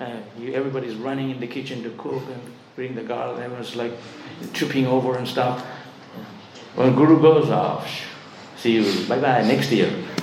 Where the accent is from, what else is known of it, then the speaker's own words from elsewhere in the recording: Mayapur, West Bengal, India; English is a second language; I was brought up in Mayapur. I've seen stars all the time. There's stars, there's blue sky everywhere in Mayapur.